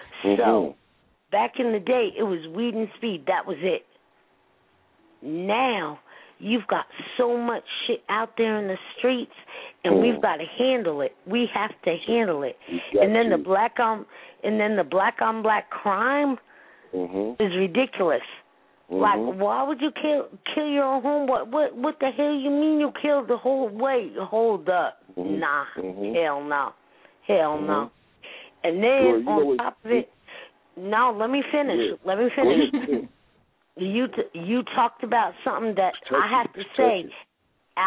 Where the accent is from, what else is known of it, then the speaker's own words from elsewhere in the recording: Newark, New Jersey, United States; I'm a white girl. From Newark. A blood.